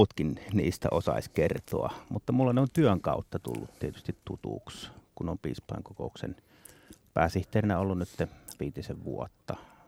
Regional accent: Ilomantsi, North Karelia, Finland; minä olen Ilomantsista kotoisin, eli siitä itänurkasta. Siellä on syntynyt ja kasvanut.

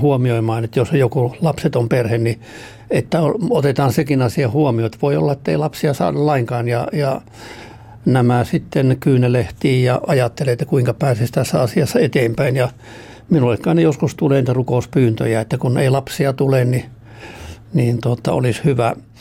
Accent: Saarijärvi, Central Finland, Finland; born there; Minä synnyin Saarijärvellä. Ja perheä oli tosi suuri, mihinkä mä synnyin. Kaiken kaikkiaan 15 lasta

